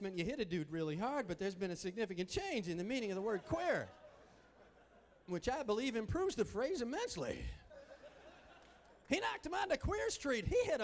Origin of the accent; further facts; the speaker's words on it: Wisconsin, United States; I'm from Wisconsin. I know how hard it is to skate, let alone figure skate.